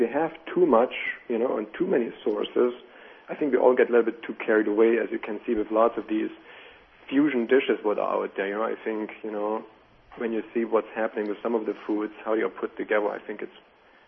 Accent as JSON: {"language": "English", "country": "Germany", "tie": "born or raised there", "second_language": "English", "lives_now": "Sheboygan, United States", "said": "I grew up in Germany, like I said, and of course we have ramps there. And when I moved here to Sheboygan"}